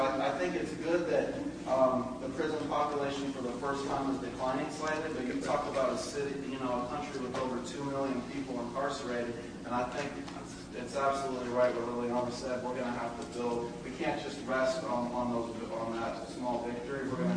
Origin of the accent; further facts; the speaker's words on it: Seattle, Washington, United States; Yeah, you mentioned the prison in Seattle, and I'm from Seattle, so I thought I'd mention about that.